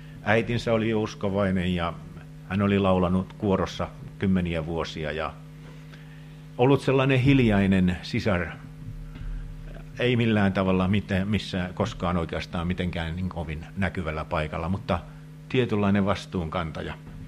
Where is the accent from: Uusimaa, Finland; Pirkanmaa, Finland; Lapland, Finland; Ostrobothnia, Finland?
Pirkanmaa, Finland; Mammala; Hän asui veljensä kanssa sellaisessa pienessä punaisessa mökissä siellä Mammalassa, Tyrväänkylässä, kotikylässäni.